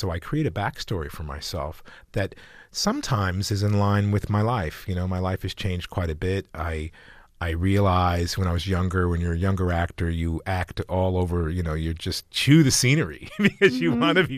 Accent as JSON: {"language": "English", "town": "Rome", "region": "Lazio", "country": "Italy", "tie": "born or raised there", "also_born_or_lived": "Copenhagen, Denmark", "said": "So I grew up in, I was born in Copenhagen, raised in Rome, Italy. My father is from Naples, Italy, and my mother is from Alabama."}